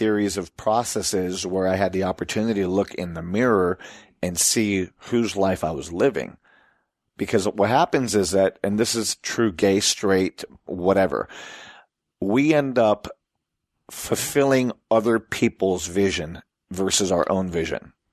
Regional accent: Puerto Rico; And you know, we were also Americans growing up in Puerto Rico.

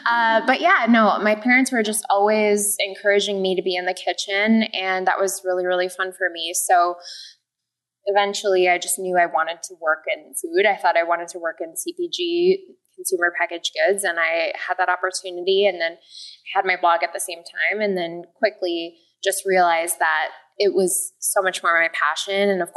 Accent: Minnesota, United States; I grew up in Minnesota.

